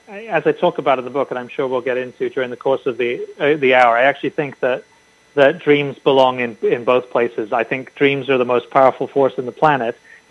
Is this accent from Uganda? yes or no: no; England, United Kingdom; now in United States; Yeah, so I'm English originally. I became a U.S. citizen a little while ago.